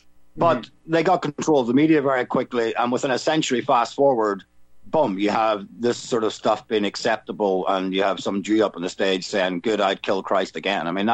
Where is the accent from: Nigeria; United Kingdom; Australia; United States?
United Kingdom; Northern Ireland; I'm from Northern Ireland. I know a thing or two about terrorism.